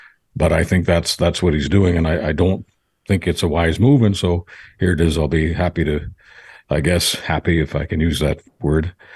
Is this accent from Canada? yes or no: yes; Canada; I thank goodness for being a Canadian.